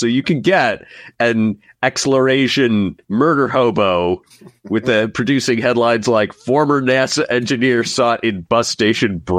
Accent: Midwest, United States; accent: Midwest; my Midwest accent is betraying me.

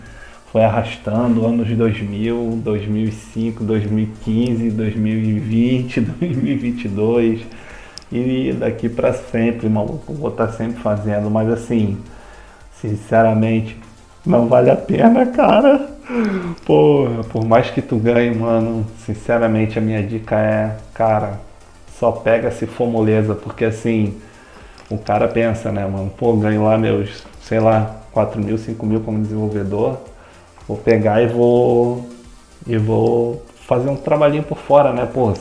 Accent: Rio de Janeiro, Brazil; eu morei numa cidade do interior onde minha esposa nasceu, sacou? Eu sou carioca, morava no Rio, já morei em outros lugares do Brasil

